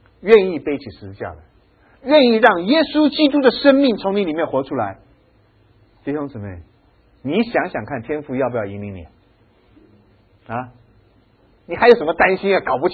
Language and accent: Chinese; China; 我们中国人谦卑不谦卑？